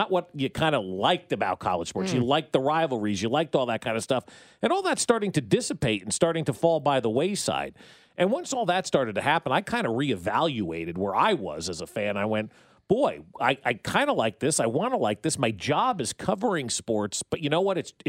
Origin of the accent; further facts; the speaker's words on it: New Jersey, United States; I grew up in New Jersey. I didn't really know what college athletics was about.